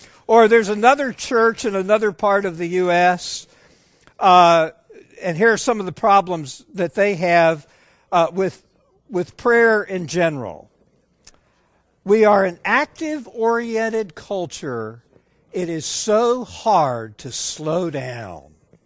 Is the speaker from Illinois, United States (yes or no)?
yes; Chicago, Illinois, United States; Or this response from a church in my hometown of Chicago.